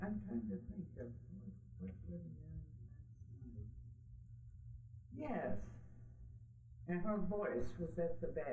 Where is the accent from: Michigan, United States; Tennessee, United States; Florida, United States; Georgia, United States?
Michigan, United States; Yeah, it was very pleasant growing up in the Copper Country. It really was.